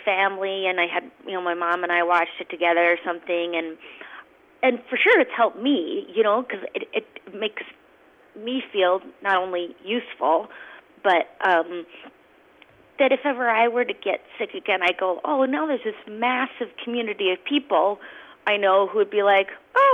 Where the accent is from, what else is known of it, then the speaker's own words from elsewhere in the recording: Duluth, Minnesota, United States; And then, my husband and I went to my hometown, and we visit Duluth every 3 months or something.